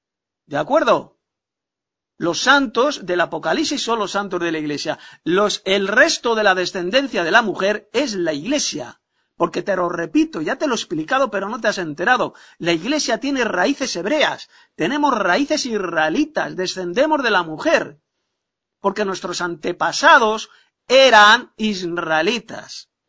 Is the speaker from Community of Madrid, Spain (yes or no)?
yes; Madrid, Community of Madrid, Spain; de Madrid, España.